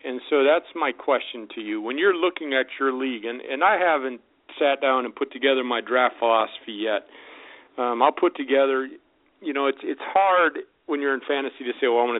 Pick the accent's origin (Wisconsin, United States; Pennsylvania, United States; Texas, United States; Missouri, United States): Wisconsin, United States; Green Bay; and you know I'm from Green Bay, so I'm a diehard Packer fan